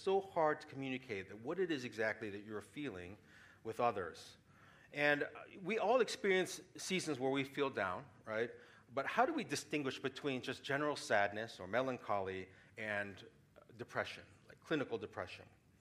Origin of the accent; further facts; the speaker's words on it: St. Louis, Missouri, United States; And at that time, I was going back to St. Louis, my hometown, and I was about to start work.